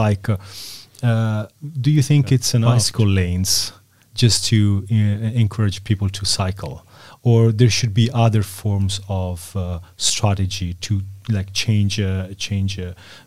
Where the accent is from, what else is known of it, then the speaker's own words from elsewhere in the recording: Italy; also born or lived in Dublin, Ireland; now in Denmark; Like I'm from Italy, I lived in Dublin, in Ireland, and now I'm living in Denmark.